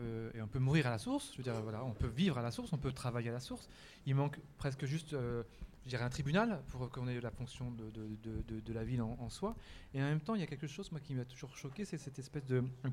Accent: Algeria; Je suis algérien.

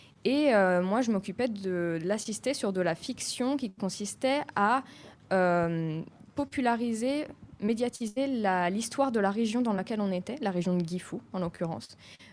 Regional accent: France; je ne pourrais pas devenir mangaka au Japon, car je suis française.

